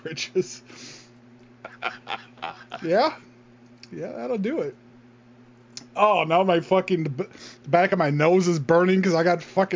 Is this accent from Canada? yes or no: no; West Chicago, Illinois, United States; Well, I'm from Chicago. What? I'm from West Chicago.